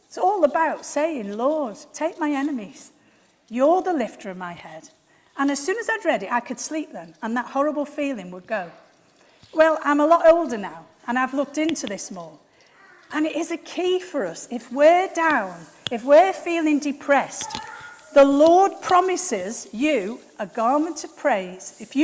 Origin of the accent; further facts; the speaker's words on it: England, United Kingdom; And as English people, you know, we find it a bit hard sometimes to break through our Englishness.